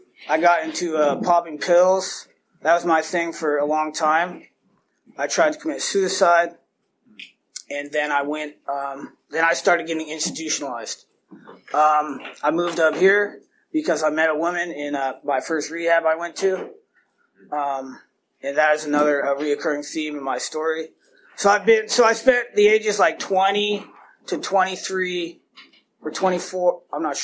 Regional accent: Riverside, California, United States; I was born in Riverside. My father was a police officer. My mother has a master's in child development. And so I grew up in a very loving, amazing home.

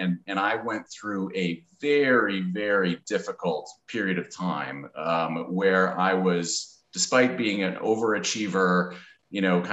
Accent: Milwaukee, Wisconsin, United States; So I grew up in the Midwest, in Milwaukee, and in a Catholic family, went to Catholic schools, a very kind of pale Midwestern form of Catholicism

